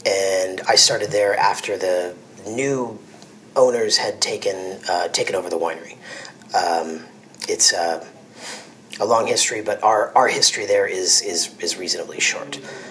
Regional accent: New York, United States; now in Napa, United States; I'm from New York, born and raised just outside the city

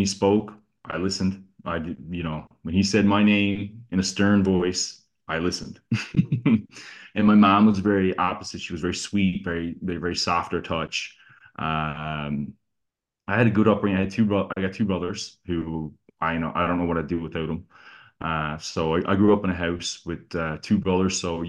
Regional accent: Newfoundland and Labrador, Canada; Like, I love being a Newfoundlander. I'm very proud to be where I'm from. And I think that my heritage and being part of the fishery just keeps me close to home.

